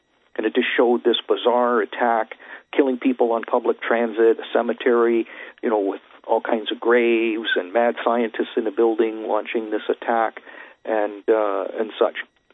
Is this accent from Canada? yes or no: yes; Canada; from Canada.